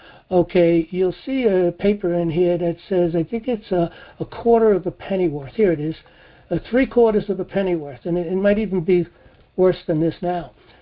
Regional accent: New York City, New York, United States; I was raised in the Bronx.

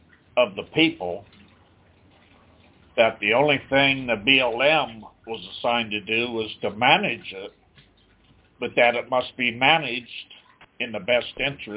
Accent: United States; I'm Native American myself.

